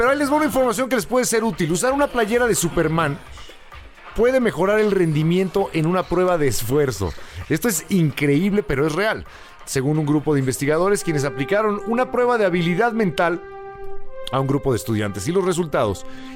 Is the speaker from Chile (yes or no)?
no; Mexico; soy mexicano